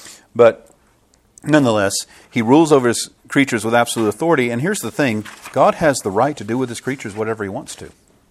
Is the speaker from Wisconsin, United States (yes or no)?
no; Powder Springs, Georgia, United States; also born or lived in Marietta; I was born in Marietta in Kennestone Hospital. But I was raised in Powder Springs for the first 17 years of my life.